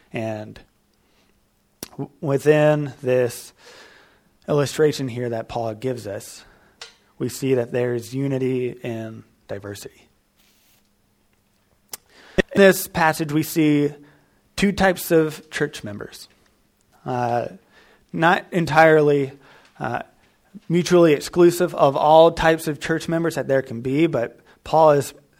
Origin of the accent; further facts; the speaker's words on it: the South, United States; And I grew up in the South, and that was a message from a lot of the Southern Baptist churches